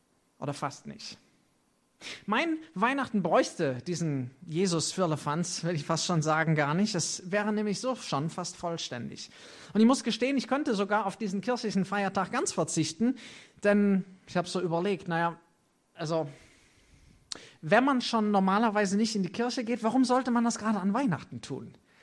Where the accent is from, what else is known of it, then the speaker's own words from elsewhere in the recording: United States; auch der Nikolaus hat für mich als Amerikaner sowas von überhaupt keine Relevanz.